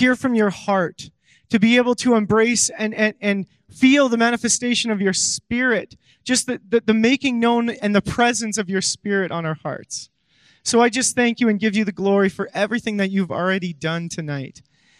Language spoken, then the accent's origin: English; Bruderheim, Alberta, Canada; When I was a kid growing up, I grew up in Bruderheim. That was the small town that I lived in.